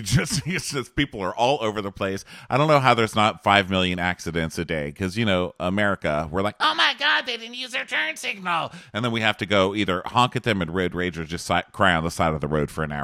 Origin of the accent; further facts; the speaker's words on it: El Paso, Texas, United States; I'm from El Paso, Texas, which we call Mexis because it's 80% Hispanic, you know? So I grew up with people from Mexico